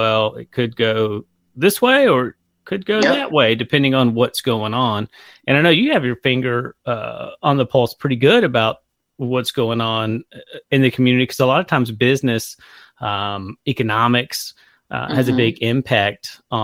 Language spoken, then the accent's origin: English; Warner Robins, Georgia, United States; also born or lived in Florida; I'm originally from Warner Robins, Georgia, which is just south of Macon. Moved around a little bit in my, late teens, early 20s. Moved down to Tampa, Florida for a little while.